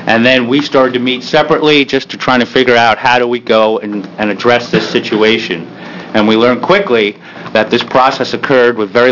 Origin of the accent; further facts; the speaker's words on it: Beaverton, Oregon, United States; I'm from Beaverton. I'm in Representative Greenlick's district